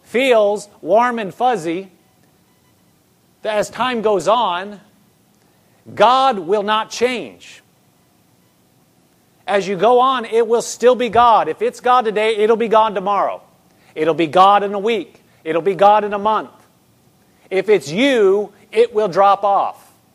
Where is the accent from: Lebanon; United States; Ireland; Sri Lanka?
United States; Nebraska; also born or lived in Oklahoma; I grew up in Nebraska. We went to Bible school in Oklahoma, and then we moved out to Andover.